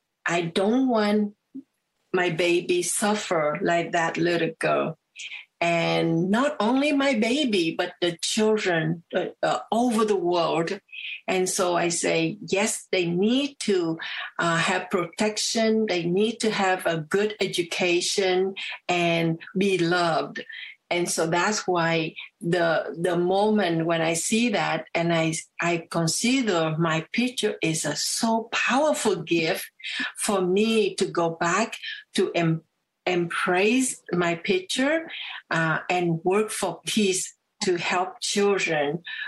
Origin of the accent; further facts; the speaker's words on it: Vietnam; English is a second language; now in Toronto, Canada; My name, I came from Vietnam, and I want to have freedom in Canada. And that's all this process that I'm so thankful that Canadian, they accepted us. And that's why we moved to Toronto.